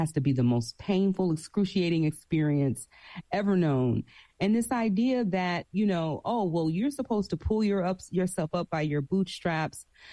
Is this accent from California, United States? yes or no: no; Prichard, Alabama, United States; I am from Alabama, from the Gulf Coast. I am from a little bedroom community of Mobile right next door called Pritchard, Alabama. Mm-hmm. And it's got about, 25,000 people there.